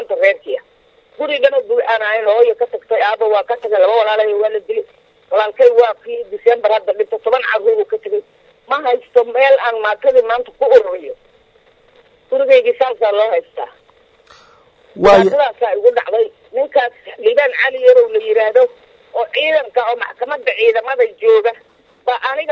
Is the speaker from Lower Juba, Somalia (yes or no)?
no; Mogadishu, Banaadir, Somalia; guri aan leeyahay oo ku yaala degmada xamar jajab oo aan ku dhashay ku soo koray